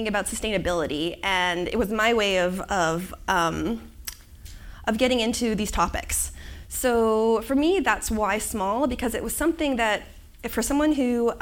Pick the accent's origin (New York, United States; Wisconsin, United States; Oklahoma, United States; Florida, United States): Florida, United States; I do the worst drawing of my home state. This is how I always draw it. I grew up in Florida